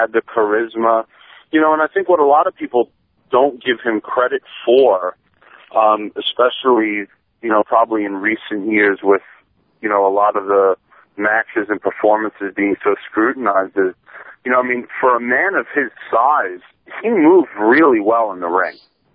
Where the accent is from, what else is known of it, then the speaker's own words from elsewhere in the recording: New York, United States; growing up in New York in the 80s with ESPN and cable TV